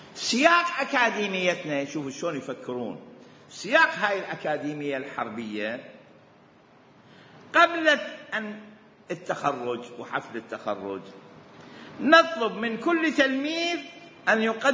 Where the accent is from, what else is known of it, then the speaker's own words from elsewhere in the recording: Sudan; نحن من السودان.